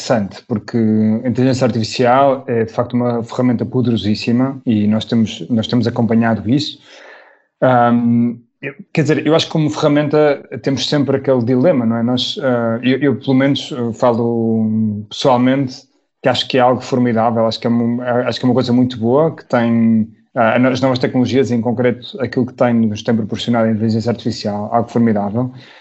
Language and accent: Portuguese; Braga, Portugal; eu sou de Braga.